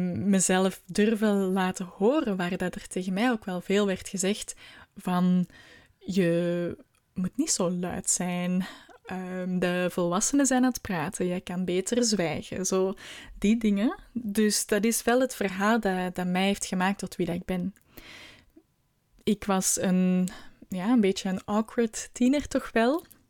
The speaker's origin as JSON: {"language": "Dutch", "town": "Essen", "region": "Flanders", "country": "Belgium", "said": "Bij mij is het dialect waar ik vandaan kom er echt uitgedrild. Ik kom van een klein dorp, Essen. En eigenlijk vind ik het wel ook jammer dat ik dat dialect niet meer kan volgen"}